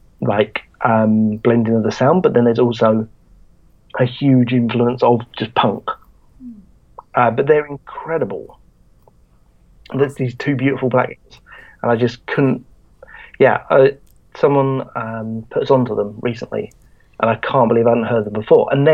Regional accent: England, United Kingdom; Because we're two idiots from England.

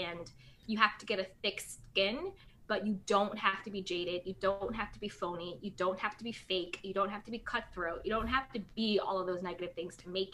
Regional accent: East Coast, United States; I am an East Coast girl, born, bred, educated, even though everyone says I sound like I'm from the Valley.

